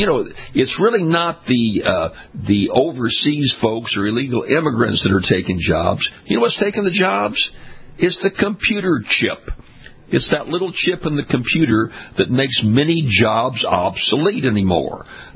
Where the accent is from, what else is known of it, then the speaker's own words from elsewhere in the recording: Louisiana, United States; I was a statewide elected official in my home state of Louisiana, ran 8 statewide elections